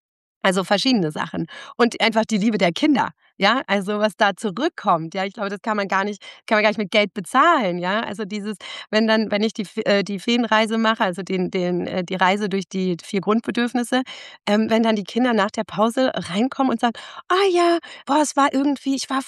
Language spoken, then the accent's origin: German; North Rhine-Westphalia, Germany; ich komme ja aus der Nähe von Bielefeld, aus Ostwestfalen, so einem ganz kleinen Ort.